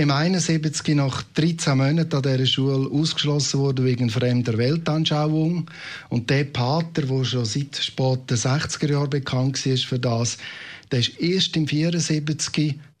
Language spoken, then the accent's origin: German; Aargau, Switzerland; Ich bin aufgewachsen im Schwarzen Erdteil vom Aargau.